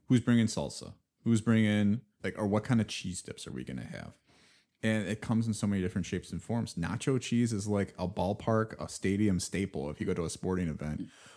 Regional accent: Wisconsin, United States; especially being in the Midwest growing up in Wisconsin

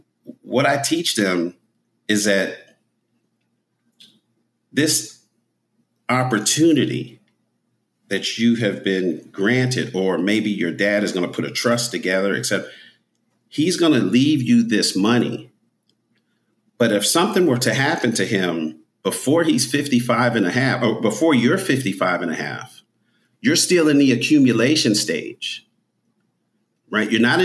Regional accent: New Jersey, United States; I grew up in North Jersey, close to New York.

